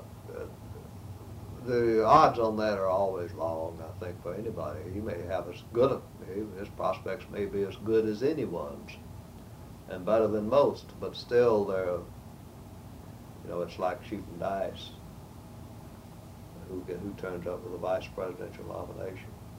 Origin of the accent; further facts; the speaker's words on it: Andalusia, Alabama, United States; I am from Alabama and was born and reared in the most Wallace of Wallace country, which is Andalusia and its extremes in the far south part.